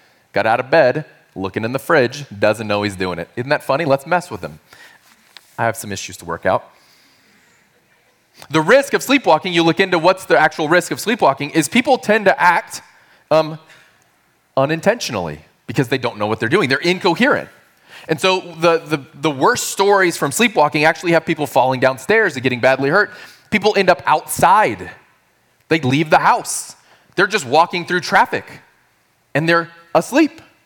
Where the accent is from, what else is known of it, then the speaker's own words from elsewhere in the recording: San Antonio, Texas, United States; I'm from San Antonio, Texas. That's my original home.